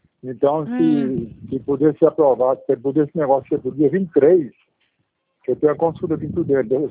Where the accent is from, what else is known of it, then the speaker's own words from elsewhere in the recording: Presidente Prudente, São Paulo, Brazil; Não, eu sou de Prudente